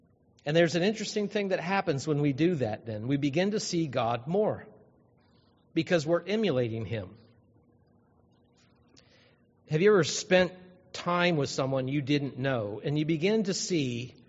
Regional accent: Ohio, United States; now in Wisconsin, United States; Because I wouldn't be in Wisconsin. I'd be somewhere else because I grew up in Ohio.

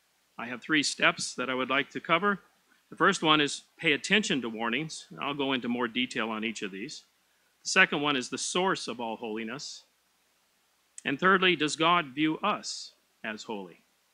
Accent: West Coast, United States; I grew up on the West Coast, so I'd never heard of it

